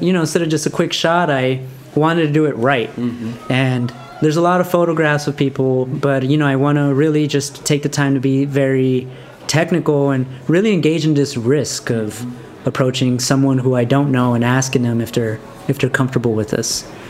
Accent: Highland Park, California, United States; Because I'm from Highland Park.

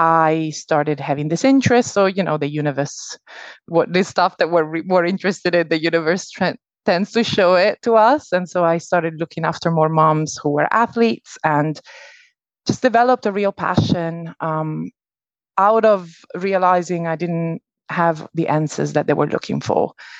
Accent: Italy; English is a second language; moved away as an adult; also born or lived in San Diego, California; now in England; I work for myself in England on the South Coast. I am originally from Italy. So I born and grew up in Italy. And then I left and moved to San Diego, California, when I was 19.

